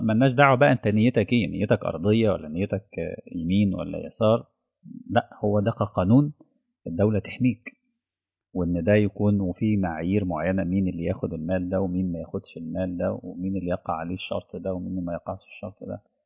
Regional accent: Egypt; مستشفى الدمرداش عندنا في مصر وقف

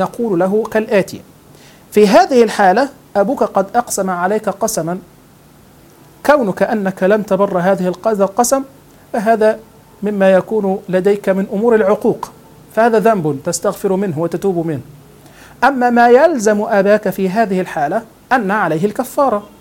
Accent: Egypt; الحقيقة يعني عندنا في مصر هذا من الأمور الدارجة

